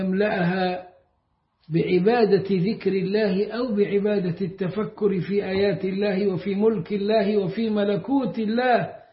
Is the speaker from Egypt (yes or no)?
yes; Egypt; born or raised there